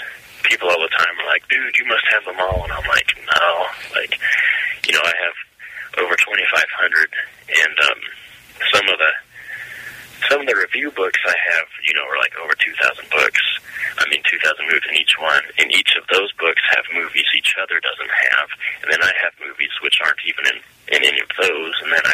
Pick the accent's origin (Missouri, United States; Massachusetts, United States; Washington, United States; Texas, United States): Washington, United States; I'm from Washington State, and so like there's a lot more stuff about Bigfoot here.